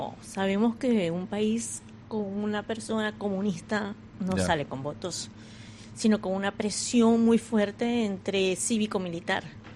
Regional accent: Venezuela; darnos la oportunidad a los venezolanos de expresarnos sobre la situación que está viviendo en mi país.

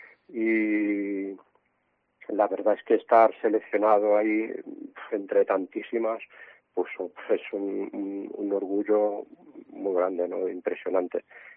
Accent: Bilbao, Basque Country, Spain; de ahí es de donde soy

